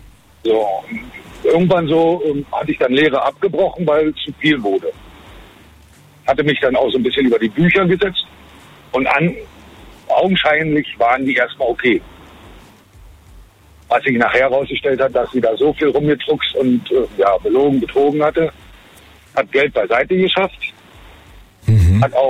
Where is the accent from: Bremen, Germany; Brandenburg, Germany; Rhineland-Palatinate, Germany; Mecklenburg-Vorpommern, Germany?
Brandenburg, Germany; Brandenburg an der Havel; born there; now in Fulda, Germany; Aber gebürtig, wie gesagt, aus Brandenburg an der Havel.